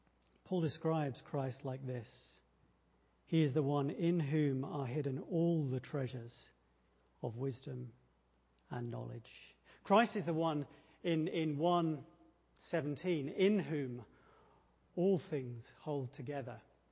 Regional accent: England, United Kingdom; there are some embarrassing lacks in my knowledge of my home country. I have never been to Westminster Abbey, for example, even though I've lived fairly close to it for a number of years.

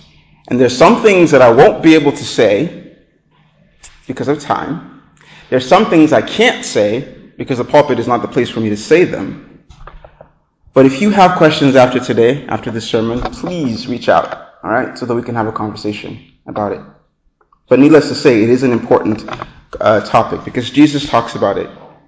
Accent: Nigeria; So I grew up in Nigeria. I grew up in a Christian home.

